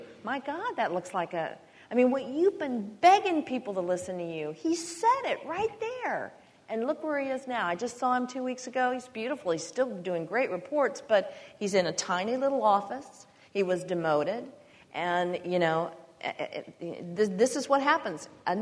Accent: Texas, United States; since I was a little girl growing up in Texas.

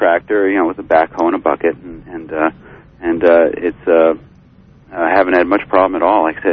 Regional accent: Deer Isle, Maine, United States; I'm from Deer Isle.

